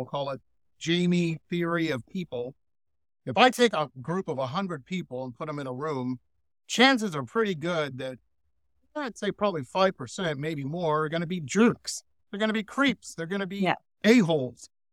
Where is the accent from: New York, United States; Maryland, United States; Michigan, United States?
Michigan, United States; Detroit; I grew up in Detroit and we used to always go, my spidey sense is tingling.